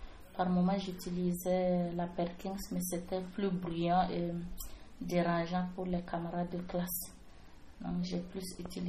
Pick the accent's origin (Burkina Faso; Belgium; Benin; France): Burkina Faso; Centre-Est; born there; Je suis née au Burkina Faso, notamment dans la région du centre-est, à environ 300 km de Ouagadougou.